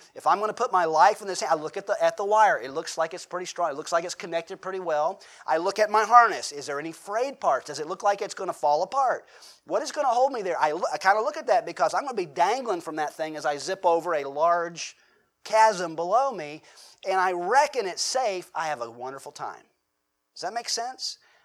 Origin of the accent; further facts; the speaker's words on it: the South, United States; Now, growing up in the South, we use it a little differently. We use the word "reckon."